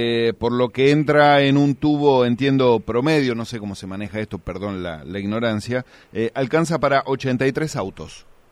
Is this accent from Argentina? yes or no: yes; Buenos Aires Province, Argentina; hasta lo que yo sé somos todos bonaerenses.